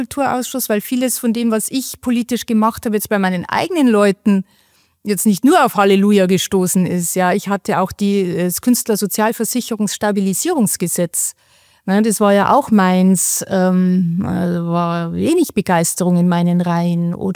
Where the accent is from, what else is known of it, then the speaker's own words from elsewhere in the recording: Bavaria, Germany; wir sind halt alle aus Bayern und dann ist Berlin immer 500 Kilometer weg.